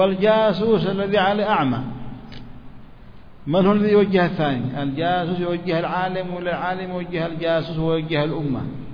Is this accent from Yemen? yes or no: yes; Yemen; نحن عندنا في اليمن الحمد لله الخير طيب والدعوة منتشرة